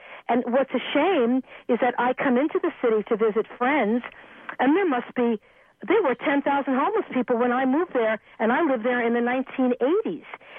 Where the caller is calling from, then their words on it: Berkeley, California, United States; also born or lived in San Francisco / Los Angeles; I'm actually calling from Berkeley, but I lived in San Francisco for many years. I moved up from Los Angeles there in 1980.